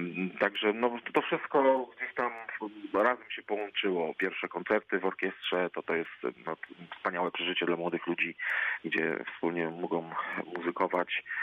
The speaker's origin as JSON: {"language": "Polish", "town": "Legnica", "region": "Lower Silesian Voivodeship", "country": "Poland", "lives_now": "Zielona Góra, Poland", "said": "Jestem z Legnicy."}